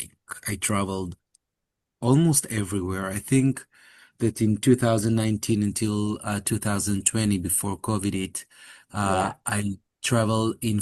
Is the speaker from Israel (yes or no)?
yes; Israel; because I'm from Israel and I don't feel like this.